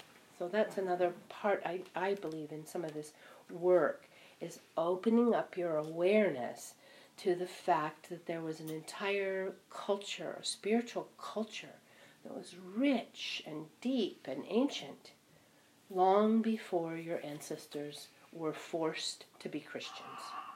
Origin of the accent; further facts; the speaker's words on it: California, United States; And I know that because I grew up in California, and the California coastal Indians pretty much existed on acorns.